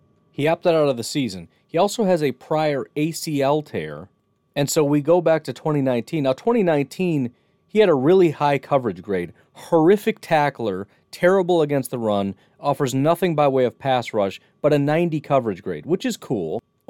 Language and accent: English; United States; I am a American millennial, so I don't take responsibility for any of my actions.